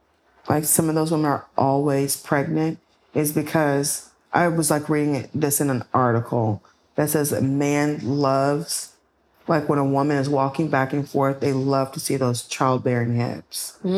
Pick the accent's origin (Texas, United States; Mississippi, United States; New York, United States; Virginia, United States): Texas, United States; Because I'm from Texas, damn it. And everything in Texas is big, okay?